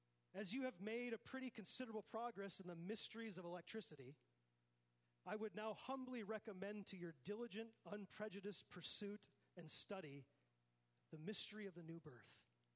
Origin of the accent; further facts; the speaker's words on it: Minnesota, United States; And like growing up in Minnesota, we'd always say, you know, like the sauna would fix everything, right?